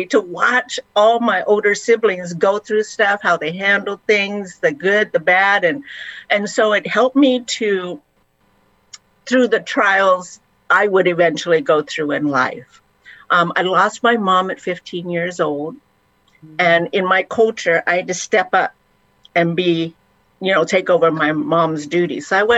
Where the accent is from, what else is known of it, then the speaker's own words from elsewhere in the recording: Guam; I'm from Guam.